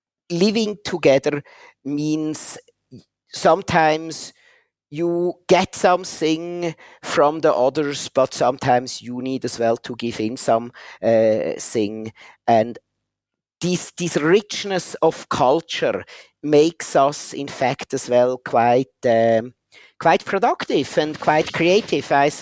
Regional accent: Zollikon, Zurich, Switzerland; I first grew up quite close to Zurich in a place called Zollikon. And then we moved to the Engadin Valley close to St. Moritz for 2 years, where I went as well for 1 year to kindergarten.

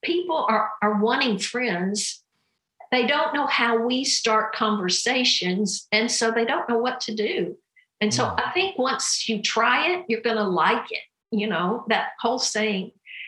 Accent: United States; But I'm from America.

